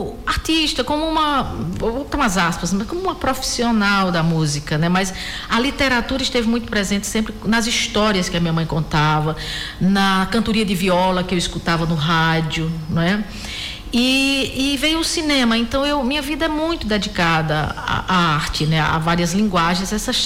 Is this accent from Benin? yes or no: no; Brejo do Cruz, Paraíba, Brazil; now in São Paulo, Brazil; Eu sou do sertão da Paraíba, moro em São Paulo há 21 anos, mas sou de Brejo do Cruz, no sertão da Paraíba.